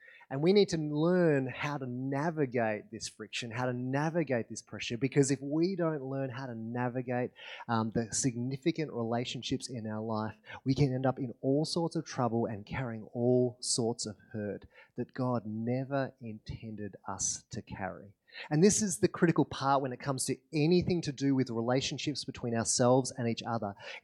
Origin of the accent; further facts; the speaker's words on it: Victoria, Australia; now in Alice Springs, Australia; I grew up in West Gippsland, which is in Victoria, and we lived on 3.25 acres